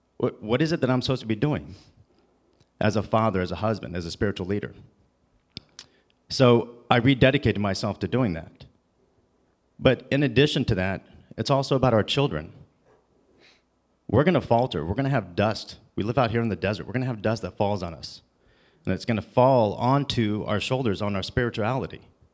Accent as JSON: {"language": "English", "region": "the South", "country": "United States", "said": "My father's from the Deep South. I'm from the South myself."}